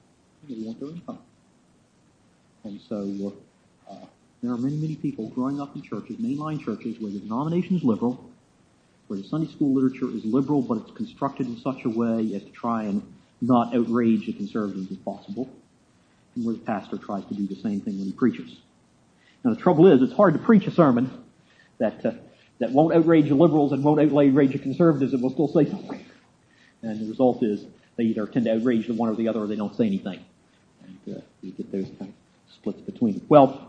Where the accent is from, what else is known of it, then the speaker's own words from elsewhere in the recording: Arlington, Virginia, United States; I grew up in Arlington, Virginia. Parents were Bible believers and attended a Southern Baptist church down there.